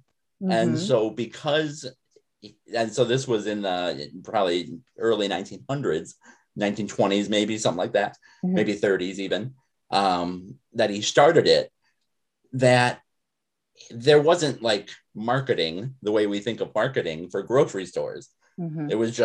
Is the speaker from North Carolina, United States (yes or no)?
no; Illinois, United States; Now, I didn't happen to work in a Piggly Wiggly because I grew up in Northern Illinois. We didn't have them